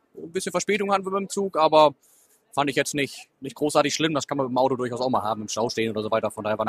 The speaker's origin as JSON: {"language": "German", "town": "Heiligenrode", "region": "Lower Saxony", "country": "Germany", "said": "ich komme aus Heiligenrode."}